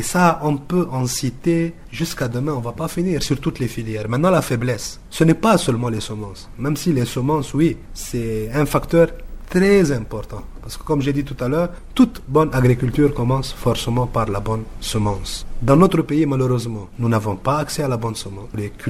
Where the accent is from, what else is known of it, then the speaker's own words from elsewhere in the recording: Central African Republic; ici chez nous en Centrafrique